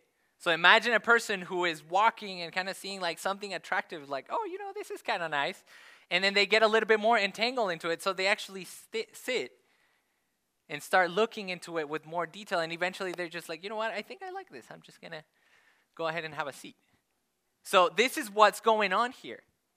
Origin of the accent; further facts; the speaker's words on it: Mexico; I'm married, I live in Aberdeen, I'm from Mexico.